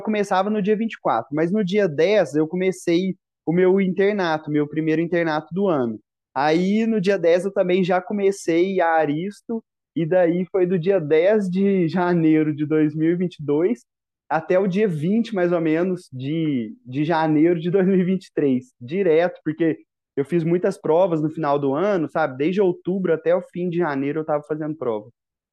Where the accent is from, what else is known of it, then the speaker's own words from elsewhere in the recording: Lavras, Minas Gerais, Brazil; Eu sou natural de Lavras. Lavras está no sul de Minas Gerais.